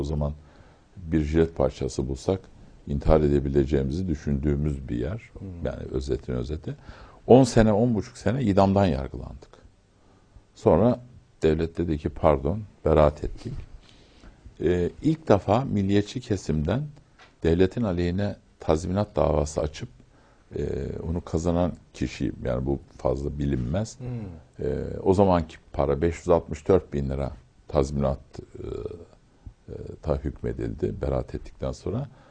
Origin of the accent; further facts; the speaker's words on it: Istanbul, Turkey; now in Ankara, Turkey; Ve yani ben doğma büyüme İstanbul Fatihliyim.